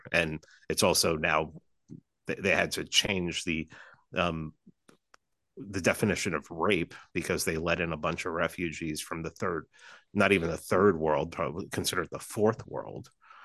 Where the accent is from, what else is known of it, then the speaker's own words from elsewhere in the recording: Bronx, New York, United States; moved away as an adult; I grew up until I left New York when I was 18. I grew up in the Bronx, and I can tell you from New York City is and always has been, for the most part, very segregated.